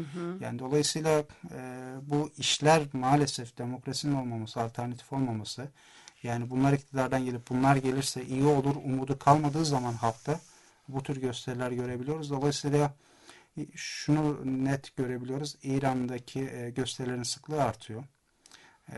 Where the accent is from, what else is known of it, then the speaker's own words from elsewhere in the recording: Basra Governorate, Iraq; Turkish is a second language; Yani biz Iraklı olarak dünyanın en büyük rezervleri üzerinde oturuyoruz Basra'da.